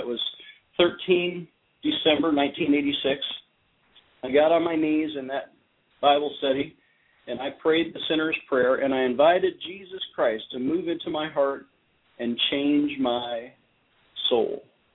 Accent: Buffalo, New York, United States; Now, that was a hair-raising experience for a young Catholic boy from Buffalo, New York. I tell you, I was from Buffalo, New York, so here's a Yankee Northerner

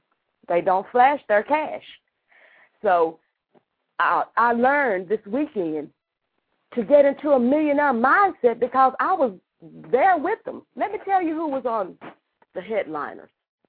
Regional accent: Dallas, Texas, United States; I grew up here in Dallas, so I've been in tune with the community.

